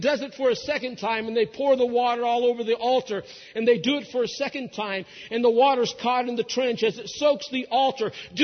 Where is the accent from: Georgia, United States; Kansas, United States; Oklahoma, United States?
Oklahoma, United States; Beaver; born there; I was born in Beaver, Oklahoma.